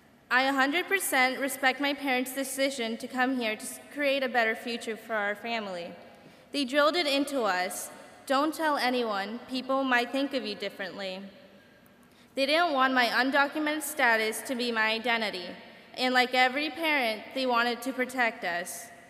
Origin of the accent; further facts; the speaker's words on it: United States; I am an American, a high school graduate, a scholarship recipient to Barton College, a future nurse.